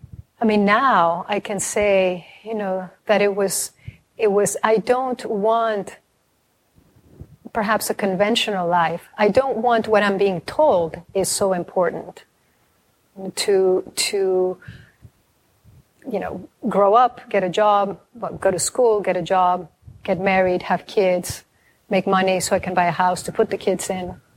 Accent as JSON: {"language": "English", "country": "Mexico", "said": "just a Mexican family, and I'm from Mexico."}